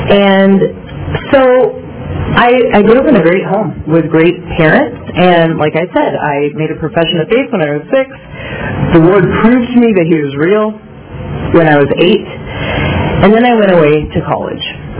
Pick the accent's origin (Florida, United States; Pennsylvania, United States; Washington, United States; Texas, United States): Texas, United States; Dallas; born there; I was born in Dallas, Texas. I was raised in a Christian family.